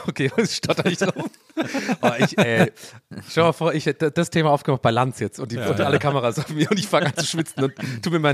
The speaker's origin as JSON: {"language": "German", "country": "Ireland", "second_language": "German", "said": "als Ire liegt es mir auch, glaube ich, einfach in den Genen, dass wir uns darüber lustig machen müssen"}